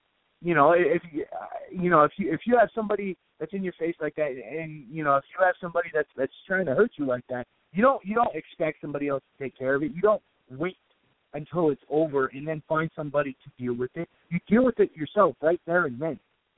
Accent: Palmdale, California, United States; I grew up in Palmdale, California, and, you know, there was a lot of fights.

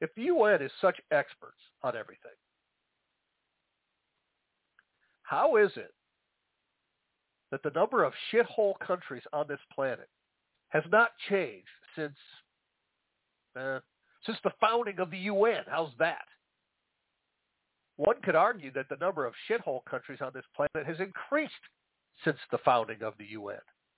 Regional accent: Chicago, Illinois, United States; I grew up in the Chicago area.

